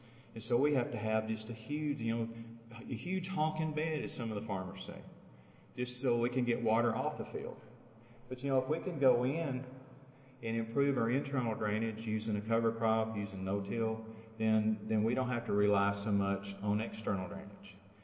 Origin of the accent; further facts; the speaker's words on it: High Plains, United States; I know the Mid-South is a lot different than they are on the high plains where I grew up and over in Oklahoma.